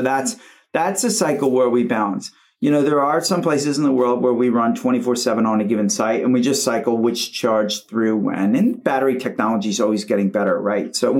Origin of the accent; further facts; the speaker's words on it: United States; as an American growing up here, it's like you're 18 years old, I'm getting away from mom and dad.